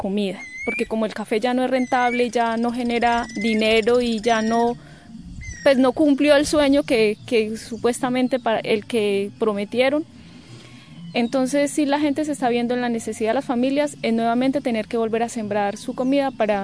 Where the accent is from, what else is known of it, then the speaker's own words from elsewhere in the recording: Riosucio, Caldas, Colombia; Soy de Colombia, de un resguardo indígena que se llama Cañamomo Loma Prieta, de un municipio que se llama Río Sucio Caldas.